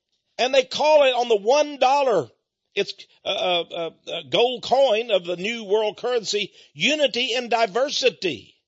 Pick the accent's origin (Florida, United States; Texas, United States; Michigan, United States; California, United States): Texas, United States; Yeah, I'm a Texan and an American, and I'm proud of it.